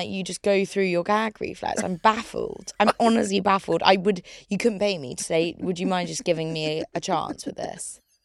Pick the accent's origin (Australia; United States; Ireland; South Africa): Ireland; I'm from Ireland.